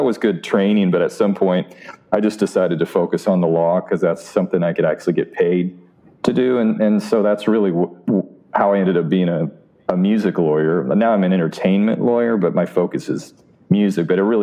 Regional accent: Kansas, United States; But I grew up in Kansas, right? There's no business there.

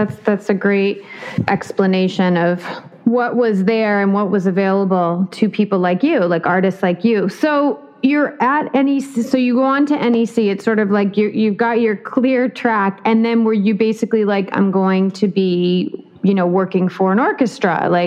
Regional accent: Boston, Massachusetts, United States; we're both from Boston, and I was doing classical piano.

